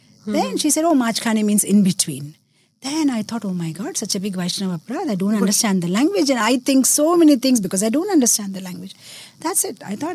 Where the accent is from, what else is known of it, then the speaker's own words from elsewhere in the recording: Mumbai, Maharashtra, India; first language Gujarati; English is a second language; Gujarati is my mother tongue because I'm a Gujarati from Bombay. And from my husband, I learned Bengali. So that way I speak English, Hindi, Telugu, Gujarati and Bengali.